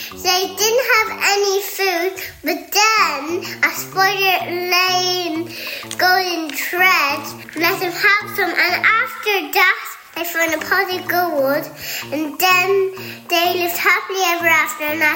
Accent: Ireland; I'm from Ireland.

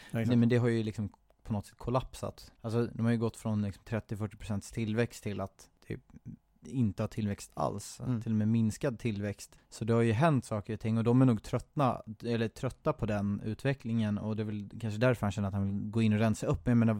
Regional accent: Lidingö, Stockholm County, Sweden; värdeinvesteraren från Lidingö.

